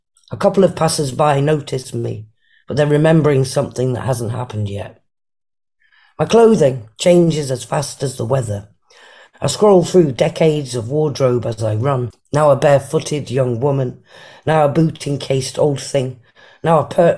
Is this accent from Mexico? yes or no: no; North West England, United Kingdom; I'm 56 years old. I'm from Lancashire in the northwest of England.